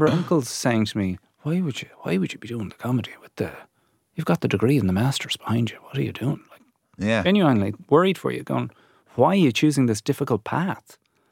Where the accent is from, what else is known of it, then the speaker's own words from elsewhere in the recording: Ireland; Being Irish abroad is difficult.